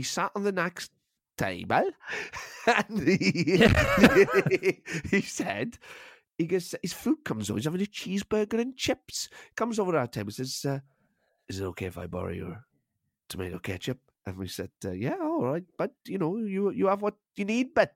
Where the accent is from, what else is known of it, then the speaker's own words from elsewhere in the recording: Wales, United Kingdom; I see this as a proud Welshman, you know, I born and bred and all my family. I am pure Welsh. Pure, going all the way back.